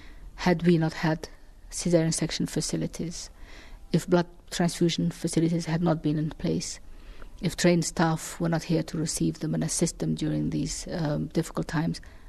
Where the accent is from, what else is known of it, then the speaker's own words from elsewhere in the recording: Hargeisa, Maroodi Jeex, Somalia; Being a health worker myself, I saw what my country was like, I saw what my hometown Hargeisa was like, and I just recycled my whole life.